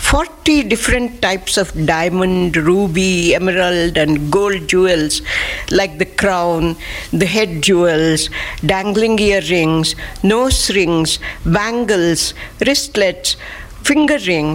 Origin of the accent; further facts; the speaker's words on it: Bangalore, Karnataka, India; from Bangalore, India.